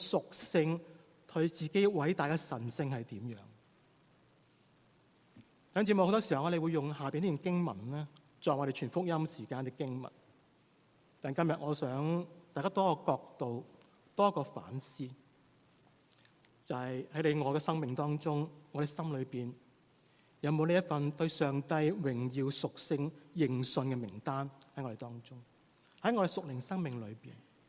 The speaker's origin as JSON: {"language": "Chinese", "country": "China", "said": "我们中国人很明白这种道理"}